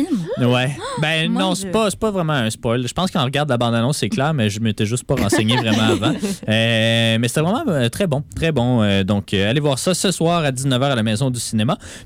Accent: Quebec, Canada; pas parce que je suis québécois que j'aime le hockey

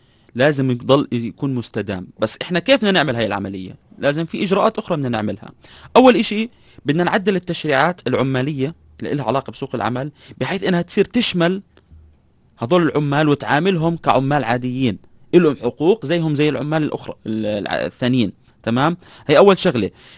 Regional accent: Jordan; في على فكرة المنصات الأرضية عندنا في الأردن في عقود عمل بينها وبين الإدارات

